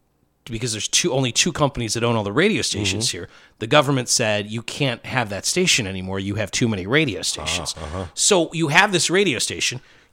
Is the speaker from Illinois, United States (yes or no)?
yes; Chicago, Illinois, United States; there's the station I grew up in Chicago that I grew up, fell in love with radio, The Loop.